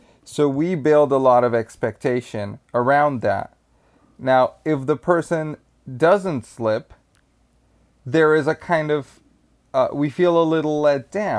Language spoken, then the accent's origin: English; Colombia; English is a second language; moved away as an adult; now in United States; I am an immigrant. You know, I come from Colombia. Okay. I moved to the States 5 years ago, and I have an artist visa.